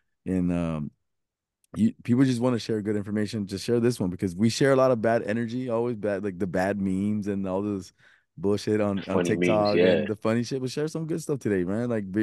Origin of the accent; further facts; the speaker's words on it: Guadalajara, Jalisco, Mexico; I'm from Guadalajara